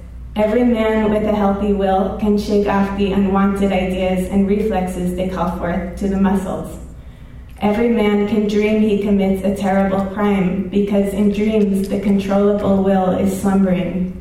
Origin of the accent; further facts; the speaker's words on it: New York, United States; I grew up in Jewish towns outside New York City, and I belonged to these really small Jewish, conservative Jewish communities